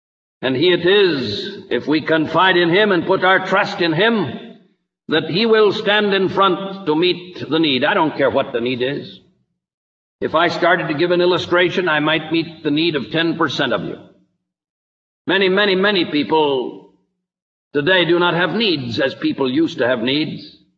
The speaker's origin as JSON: {"language": "English", "region": "California", "country": "United States", "tie": "born or raised there"}